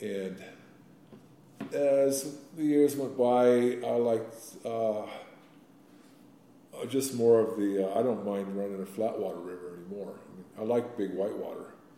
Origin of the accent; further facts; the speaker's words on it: South Dakota, United States; I grew up boating in South Dakota.